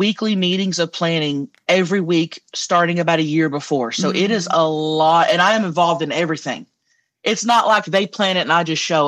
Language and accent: English; Oklahoma, United States; I grew up in Oklahoma in a rundown trailer house, literally.